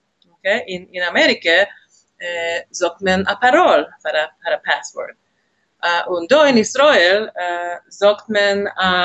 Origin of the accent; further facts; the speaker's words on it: Budapest, Hungary; German is a second language; moved away as an adult; Ich bin geboren geworden und aufgewachsen in Budapest, in Ungarn. Und ich habe dort gelebt, bis ich gewesen, also herum 28. Ich bin aufgewachsen in einer jüdischen Sprache, aber eine, was es gewesen im Ganzen assimiliert.